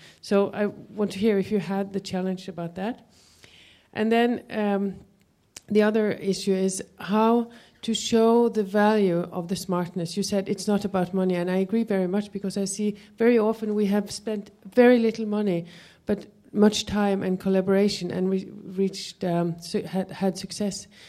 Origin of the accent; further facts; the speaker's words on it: Norway; English is a second language; I'm from Norway, working on a much smaller scale than what you.